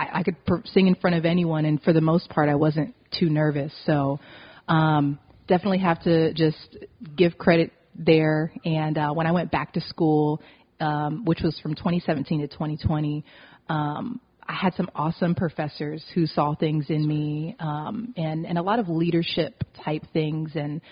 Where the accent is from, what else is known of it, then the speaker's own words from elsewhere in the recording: Ohio, United States; you know, in school where I was growing up, I'm from Ohio